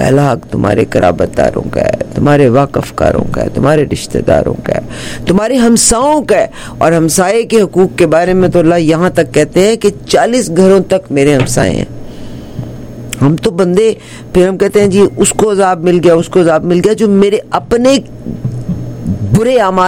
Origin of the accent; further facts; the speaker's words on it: Pakistan; now in Canada; یہ انڈیا میں پیدا ہوا, میں پاکستان میں پیدا ہوئی, and I was living in Pakistan. پھر ہم کینیڈا میں آ گئے